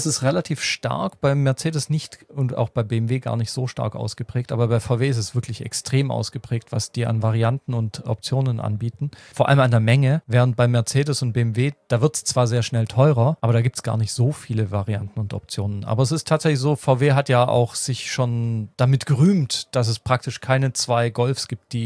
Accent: Austria; weil ich bin ja zur Hälfte in Österreich aufgewachsen

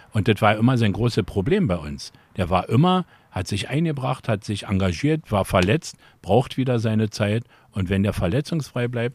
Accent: Berlin, Germany; als Berliner, als Herthaner.

